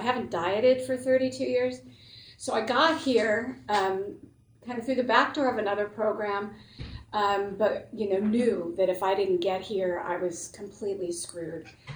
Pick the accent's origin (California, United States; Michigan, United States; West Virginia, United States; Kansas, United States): California, United States; Los Angeles; I grew up in Los Angeles, right?